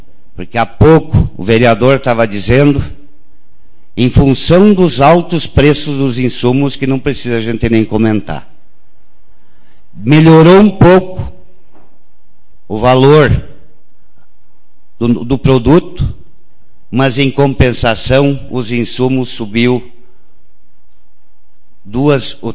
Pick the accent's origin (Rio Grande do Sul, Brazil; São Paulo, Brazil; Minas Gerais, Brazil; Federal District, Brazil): Rio Grande do Sul, Brazil; Santiago; born there; eu tenho minha propriedade na minha querência, onde eu nasci, em Santiago.